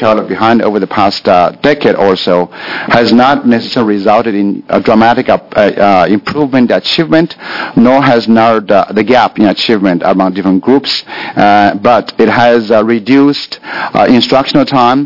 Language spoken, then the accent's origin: English; China; I grew up in China.